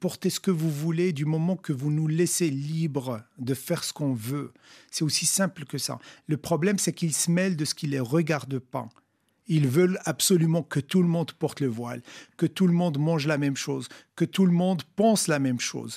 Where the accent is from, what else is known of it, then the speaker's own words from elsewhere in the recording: Morocco; Voilà, je suis né, j'ai grandi au Maroc, donc j'ai fait mes études là-bas, je l'ai étudié en arabe.